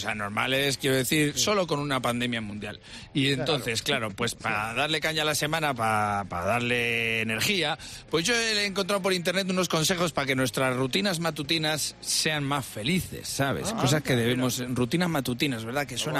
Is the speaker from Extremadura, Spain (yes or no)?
no; Valladolid, Castile and León, Spain; now in Bilbao, Spain; Que yo crecí en Valladolid, la luz solar la empezamos a ver a partir de la una, que era cuando levantaba la niebla.